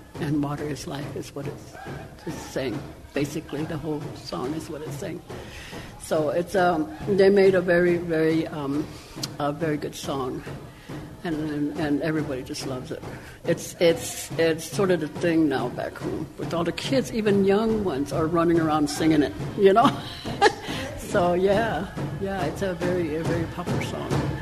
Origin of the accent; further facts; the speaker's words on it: South Dakota, United States; I'm Lakota from the Cheyenne River Sioux Tribe.